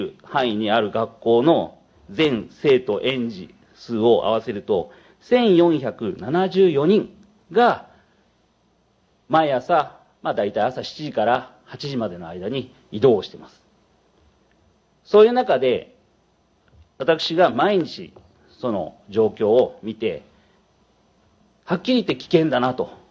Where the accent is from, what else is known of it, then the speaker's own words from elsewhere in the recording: Iki, Nagasaki, Japan; 私の地元ですね、志道公民館のところには